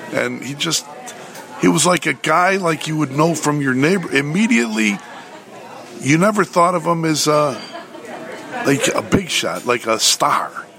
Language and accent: English; United States; I'm Greek American, so I got fired from my dad about, I don't know, 3 or 4 times